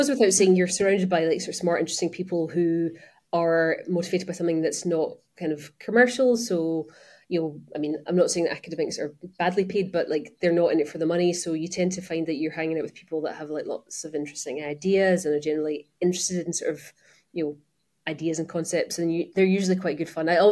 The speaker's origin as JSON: {"language": "English", "town": "Glasgow", "region": "Scotland", "country": "United Kingdom", "also_born_or_lived": "London", "said": "I'm originally from Glasgow. I did spend a lot of time in London, which I think is the reason that my accent's not maybe quite as strong as it might be. I'm currently in quite a sort of humid and warm Barcelona for the summer."}